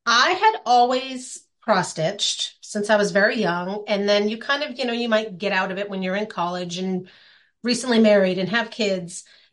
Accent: West Gardiner, Maine, United States; I am originally from Maine. I grew up in West Gardner from a very crafty family.

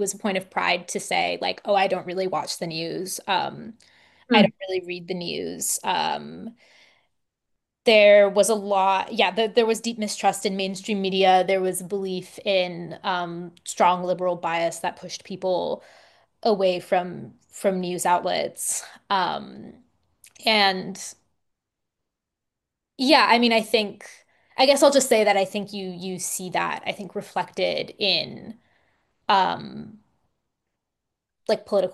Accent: Texas, United States; I'm from like a deep red part of Texas, that sort of lacks a local paper. I think there's sort of like an offshoot of the Houston Chronicle called the Conroe Courier that covers us

